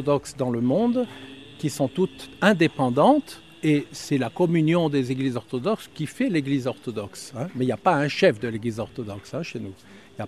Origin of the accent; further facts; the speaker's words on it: Brittany, France; Je suis un Breton bien catholique, comme tous les Bretons, n'est-ce pas? Voilà, mais d'une famille très tradie. Les offices en latin tous les soirs à la maison. Donc je parle latin